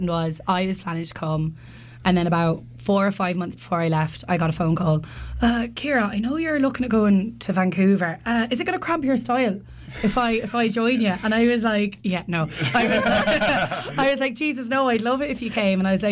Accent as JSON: {"language": "English", "region": "England", "country": "United Kingdom", "tie": "born or raised there", "said": "I grew up in England with my brother and my parents"}